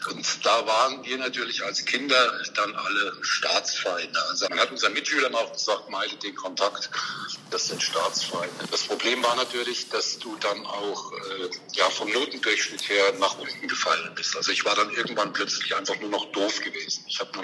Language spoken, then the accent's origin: German; Schweina, Thuringia, Germany; also born or lived in Kaltennordheim; Geboren bin ich 1964 in Kaltennattheim. Das ist eigentlich nicht Thüringen, das ist die Rhön, weil meine Mutter von dort herkam. Und ich bin aber da war ich ein Jahr alt, dann sind wir hier in diesen Ort gezogen, wo ich jetzt wohne, hier in Schweina.